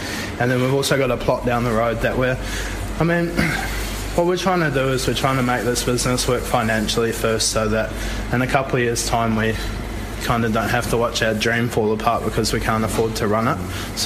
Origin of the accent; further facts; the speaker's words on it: West Coast, New Zealand; also born or lived in Wellington / Australia; I was born on the West, born and grew up on the west coast of the South Island, and then worked at the Intercontinental Hotel in Wellington